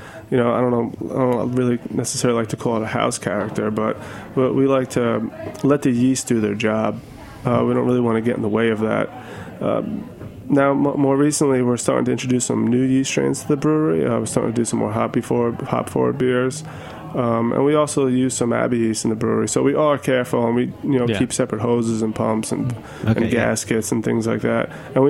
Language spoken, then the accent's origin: English; New York, United States; My hometown's in Westchester County, so we do sell a good number of beer up in the Hudson Valley